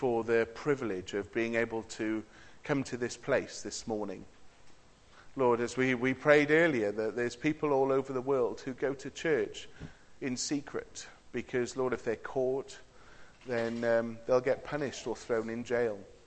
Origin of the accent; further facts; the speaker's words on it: Cardiff, Wales, United Kingdom; I grew up in a Brethren church in Cardiff, in Caerphilly, and I was born on Sunday, the 27th of March, 1977